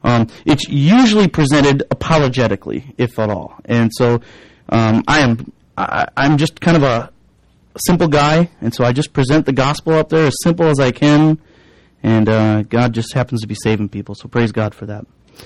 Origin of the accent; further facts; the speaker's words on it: Madison, Wisconsin, United States; my wife and I grew up in the Madison area, both grew up completely unchurched.